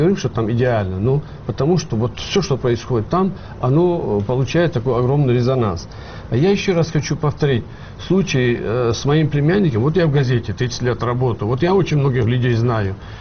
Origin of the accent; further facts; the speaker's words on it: Grozny, Chechnya, Russia; born there; я знаю чеченцев, я там родился в Грозном.